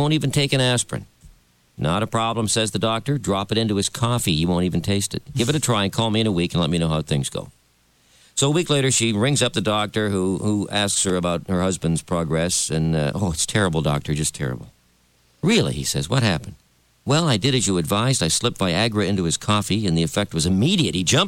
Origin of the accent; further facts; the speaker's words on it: Brantford, Ontario, Canada; I'm from Brantford.